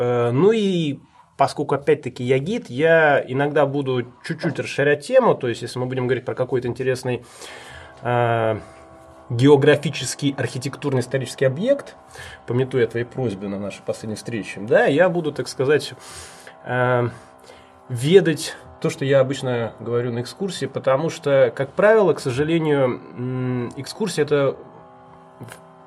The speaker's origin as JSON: {"language": "Russian", "region": "Saint Petersburg", "country": "Russia", "tie": "born or raised there", "also_born_or_lived": "Moscow", "said": "я родился и вырос в Ленинграде, Петербурге, а в Москве какое-то время жил."}